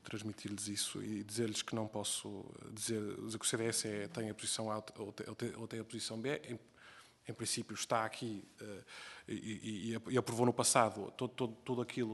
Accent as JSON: {"language": "Portuguese", "region": "Porto", "country": "Portugal", "said": "sendo eu portuense até"}